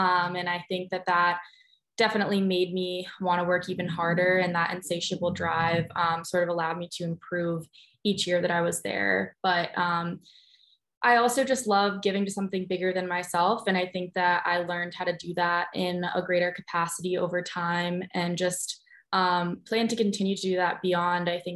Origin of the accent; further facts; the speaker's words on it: Portland, Oregon, United States; I'm from Portland, Oregon, so I'm a very outdoorsy girl at heart.